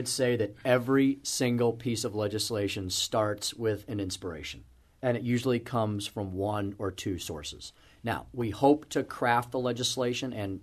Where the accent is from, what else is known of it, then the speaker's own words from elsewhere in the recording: Missouri, United States; I grew up here, went to school in the city, and purposefully came back to my home state to live, work, and raise my family.